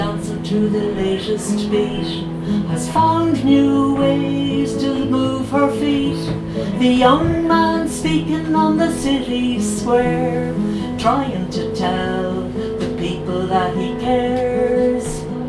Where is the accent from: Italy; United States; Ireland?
Ireland; Milltown Malbay, Munster; I'm here from West Clare. I came from West Clare, Milltown Malaby. I live in Milltown Malaby.